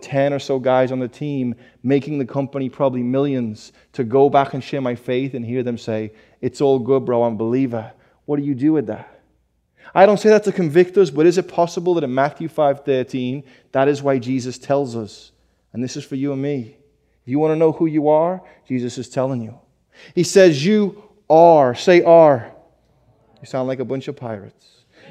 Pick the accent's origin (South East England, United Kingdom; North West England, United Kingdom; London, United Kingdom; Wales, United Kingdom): North West England, United Kingdom; Liverpool; also born or lived in California; I have to think, growing up in England, five doors down from a humongous